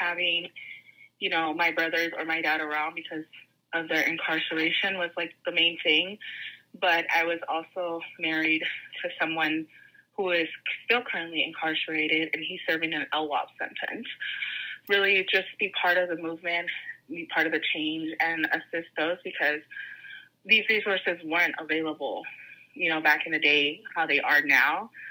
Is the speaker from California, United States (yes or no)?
yes; Los Angeles, California, United States; So I grew up in South Central LA, and my father was not in the picture because he was always incarcerated.